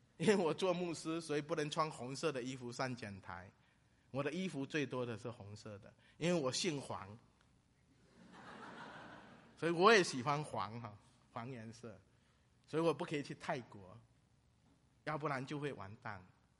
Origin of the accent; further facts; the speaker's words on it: China; 我们在大陆长大的人都知道